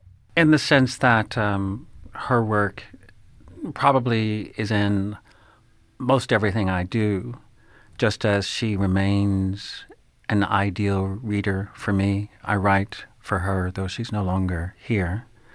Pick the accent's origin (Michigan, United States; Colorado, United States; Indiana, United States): Indiana, United States; I'm from Indiana. I'd never heard of Rimbaud.